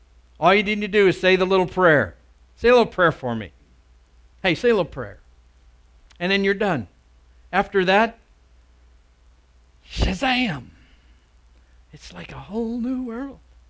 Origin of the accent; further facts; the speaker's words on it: United States; I'm so glad that I'm an American, you know.